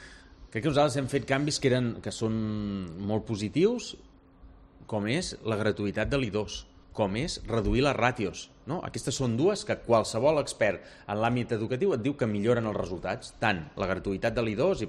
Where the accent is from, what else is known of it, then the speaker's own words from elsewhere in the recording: Palafrugell, Catalonia, Spain; jo soc de Palafrugell, de Calella, de Llafranc, de Tamariu... Hòstia, la meva gent, el meu entorn, no són propietaris d'hotel, són treballadors